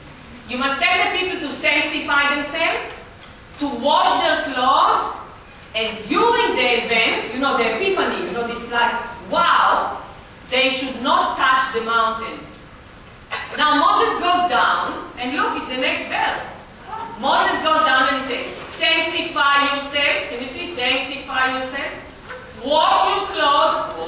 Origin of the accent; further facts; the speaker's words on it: Israel; I haven't seen a snow being growing up in Israel. I haven't seen snow till I was 20-something.